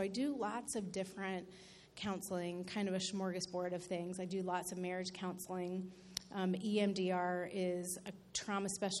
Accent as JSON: {"language": "English", "town": "Columbus", "region": "Ohio", "country": "United States", "lives_now": "Western New York, United States", "said": "I'm from Columbus, Ohio, and I've lived here in Western New York about 10 years."}